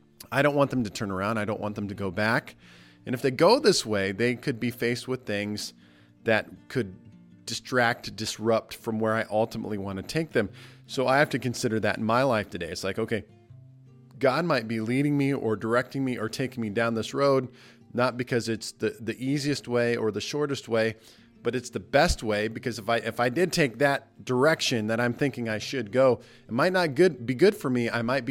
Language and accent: English; Nebraska, United States; I grew up in Nebraska. I don't remember roundabouts growing up.